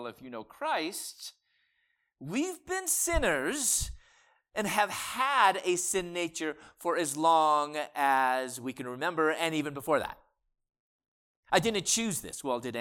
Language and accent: English; Chicago, Illinois, United States; you know I'm originally from Chicago.